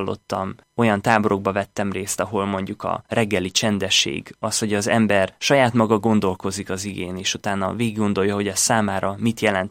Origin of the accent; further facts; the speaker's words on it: Tiszasas, Jász-Nagykun-Szolnok, Hungary; Tiszasason nőttem föl, ez egy kis falu a Tisza mellett, Jász-Nagykun Szolnok megyében.